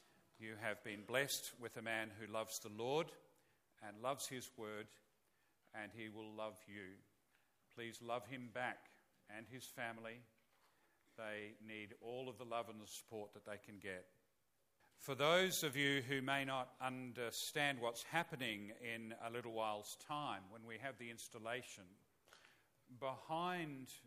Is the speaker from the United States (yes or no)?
no; Barossa Valley, South Australia, Australia; I come from the Barossa Valley. It's another time zone there, about 150 years ago.